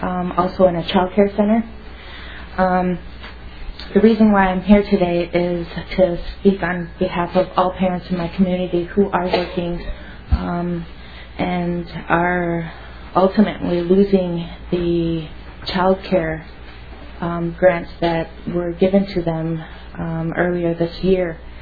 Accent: Rapid City, South Dakota, United States; now in Minneapolis, United States; I'm originally from Rapid City, South Dakota, enrolled member of the Oglala Sioux Nation of Pine Ridge, South Dakota.

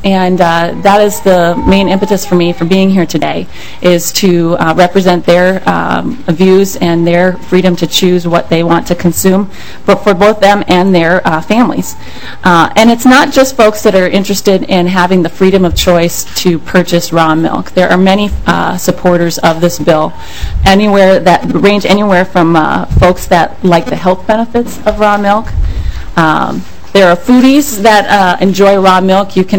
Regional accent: Willmar, Minnesota, United States; But my roots are actually from greater Minnesota. I grew up around the Wilmer area, Atwater, if you know where that's at, central Minnesota. And I grew up on a dairy farm.

